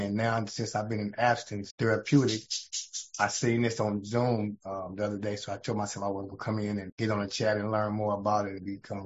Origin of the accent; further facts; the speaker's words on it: California, United States; I'm from California, newly released from California State Prison a little over 60 days ago.